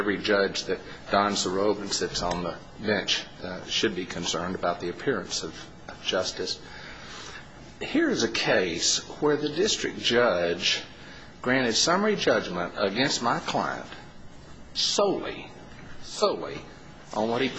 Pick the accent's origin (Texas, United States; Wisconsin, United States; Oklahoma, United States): Texas, United States; Houston; I'm a lawyer from Houston, Texas.